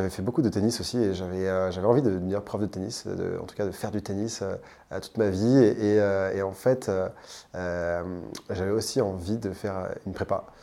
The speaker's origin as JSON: {"language": "French", "town": "Lyon", "region": "Auvergne-Rhône-Alpes", "country": "France", "tie": "born or raised there", "also_born_or_lived": "Alsace", "said": "j'ai grandi à Lyon. Je me considère plus comme lyonnais qu'alsacien d'ailleurs. J'ai passé toute ma vie dans la campagne lyonnaise et puis ensuite, en grandissant, je me suis rapproché de la ville. Je suis passé par Grenoble rapidement. Et puis aujourd'hui, je vis toujours à Lyon"}